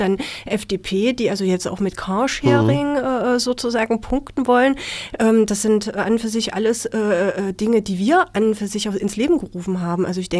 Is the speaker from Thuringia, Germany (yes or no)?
yes; Blankenhain, Thuringia, Germany; also born or lived in Weimar; Ich bin in Weimar geboren, bin dann in Blankenhain aufgewachsen, habe dort mein Abitur gemacht, habe 1993 dann in Weimar eine Banklehre begonnen bei der Volksbank Weimar und beruflich habe ich mich dann 2001 verändert und bin nach Erfurt zur Kreissparkasse gegangen.